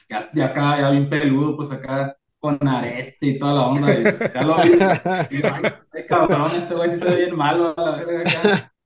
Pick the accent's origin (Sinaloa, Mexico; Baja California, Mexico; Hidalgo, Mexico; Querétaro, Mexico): Baja California, Mexico; Mexicali; nosotros somos del norte de México, ¿no? Específicamente de Mexicali.